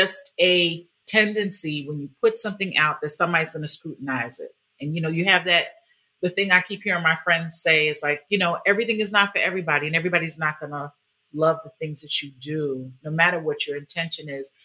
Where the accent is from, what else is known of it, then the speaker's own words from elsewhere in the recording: New York, United States; I'm from New York.